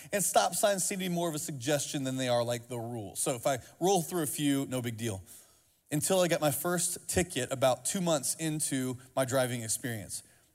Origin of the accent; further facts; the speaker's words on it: Indiana, United States; and I grew up in Indiana after I learned to drive, and I moved back to Indiana